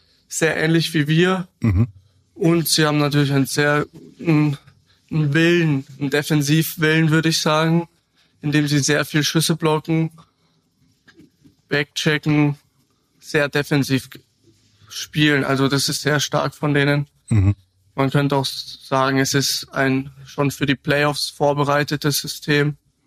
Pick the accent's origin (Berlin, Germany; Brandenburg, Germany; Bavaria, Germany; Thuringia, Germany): Bavaria, Germany; Rosenheim; also born or lived in Prien / Salzburg, Austria; bin 20 Jahre alt. Bin geboren in Prien und aufgewachsen in Rosenheim mit meiner Familie. Und dann habe ich mal eine kurze Auszeit in Österreich gemacht für 5 Jahre in der Red Bull Akademie in Salzburg. Und jetzt bin ich eben wieder zurück in der Heimat